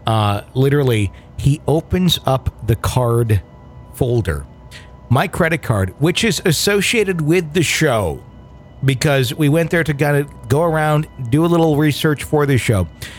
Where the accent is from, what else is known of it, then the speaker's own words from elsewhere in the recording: Sweden; I'm from Sweden.